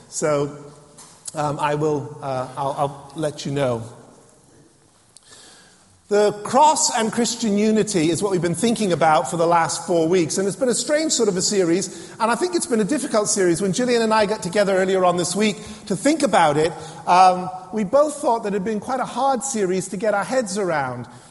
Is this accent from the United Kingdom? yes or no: yes; England, United Kingdom; I know as English people, we tend not to like to make a fuss